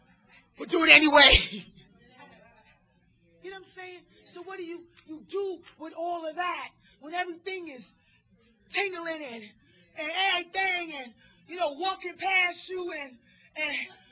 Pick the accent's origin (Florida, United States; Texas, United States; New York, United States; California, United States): New York, United States; Brooklyn; And I came from Brooklyn, hustler, thought I had, you know, even I was at my bottom